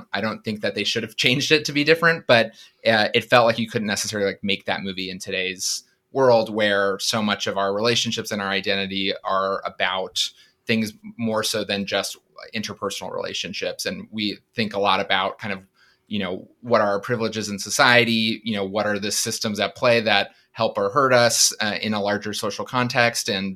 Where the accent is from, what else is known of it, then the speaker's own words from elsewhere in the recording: Los Angeles, California, United States; Yeah, you know, I grew up in Los Angeles and I kind of grew up watching big budget action adventure spectacle films